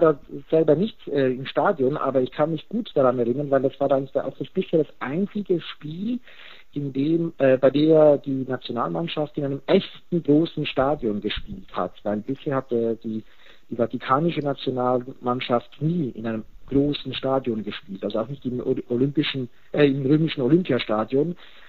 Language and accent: German; Switzerland; ich komme ja selber aus der Schweiz